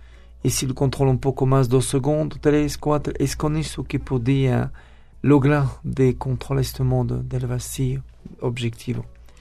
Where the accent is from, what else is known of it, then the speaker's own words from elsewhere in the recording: France; Spanish is a second language; moved away as an adult; now in Mexico; Bueno, soy francés, nací al menos en Francia y hace 12 años que vivo en México.